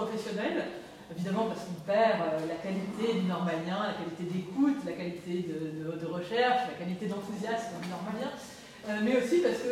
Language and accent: French; Grand Est, France; en fait, j'ai grandi dans les Vosges